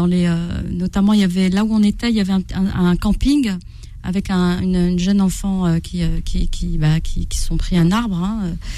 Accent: Corsica, France; J'étais en Corse, donc retour aux sources, parce que j'ai grandi en Corse.

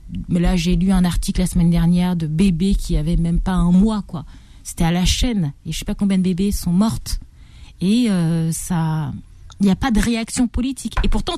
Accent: France; moi je suis née en France, j'ai grandi, j'ai eu la chance d'aller à l'école.

